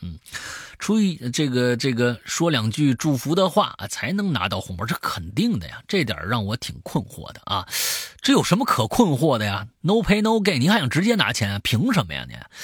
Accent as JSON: {"language": "Chinese", "region": "Hubei", "country": "China", "said": "其实我们湖北人并不高冷，相反我们还挺热情的，在我们这儿啊也非常欢迎全国各地的兄弟姐妹来湖北过年啊。我的家乡呢有着这个小龙虾之乡的美称"}